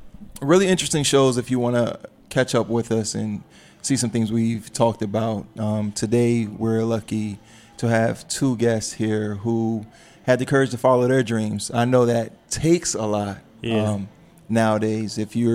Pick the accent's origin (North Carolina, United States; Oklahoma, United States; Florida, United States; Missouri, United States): Florida, United States; Miami; I grew up in Miami. There's a lot of drugs in Miami.